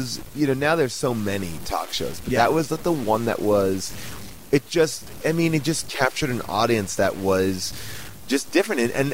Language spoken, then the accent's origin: English; New York, United States; I am from New York.